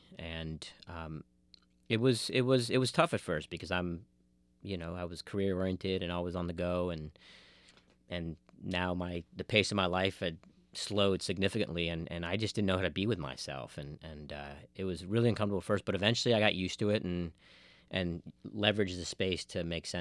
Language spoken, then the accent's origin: English; Manhattan, New York, United States; And you know, I grew up in Manhattan, so this notion of community is kind of foreign to me